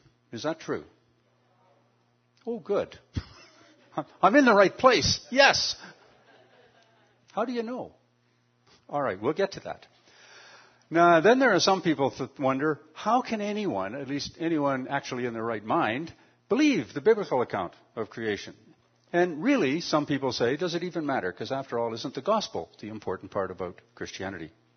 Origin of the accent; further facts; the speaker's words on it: Ontario, Canada; also born or lived in Alberta; since I'm from Ontario, I used to live in Alberta, though, however, so don't be hard on me. I lived in Alberta from 1993 to 2010 and then moved back there to be close to my grandchildren. I'd say that I live just a little way from Toronto